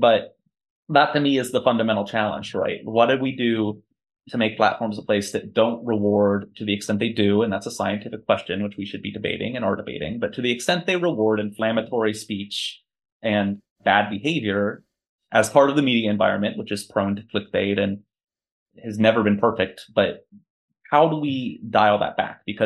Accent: United States; As an American, we have so many thoughts about free speech.

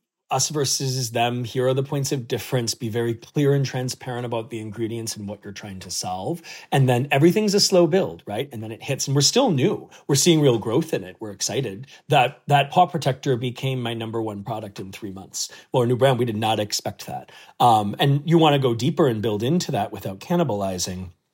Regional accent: Wisconsin, United States; I'm from Wisconsin, so maybe it even hits home differently

